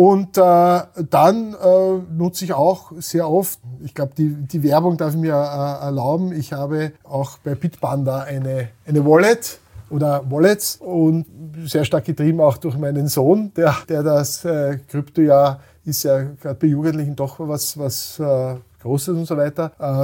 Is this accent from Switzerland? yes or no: no; Austria; weil wir rühmen uns als Österreicher gern. Wir haben eigentlich im Land im Wesentlichen erneuerbare Energie.